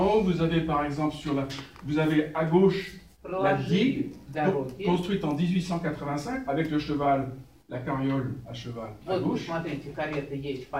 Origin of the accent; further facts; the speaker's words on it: western France, France; Moi, je viens de l'Ouest. Bretagne, Normandie